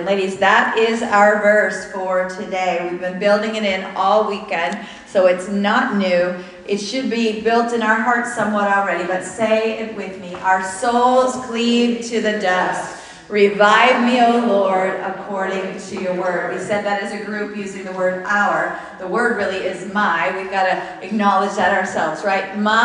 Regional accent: Newport News, Virginia, United States; I grew up in Newport News, Virginia, and I went off to college, to a Christian college in Ohio, in Cincinnati.

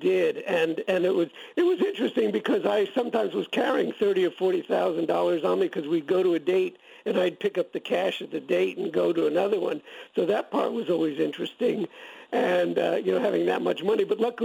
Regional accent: Miami, Florida, United States; In reality, I was a Miami boy, so I grew up in Miami. I was more laid back. So when I got to all them, I wasn't New York flash.

